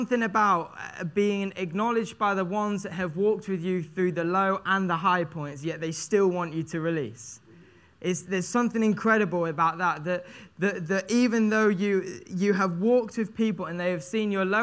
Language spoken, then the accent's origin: English; East Midlands, United Kingdom; now in Devon, United Kingdom; I'm from Lincolnshire up north. It's 280 miles away. I know I don't really sound like a northerner, but I do.